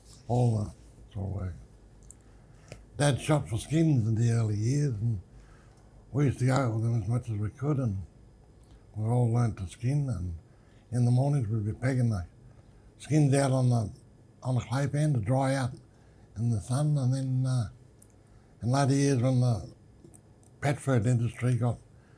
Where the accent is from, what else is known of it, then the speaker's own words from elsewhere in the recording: Broken Hill, New South Wales, Australia; I was born in Broken Hill in 1947 on April the 7th. I'm the younger born of twins and went to school here till I know 6 or 7, I forget.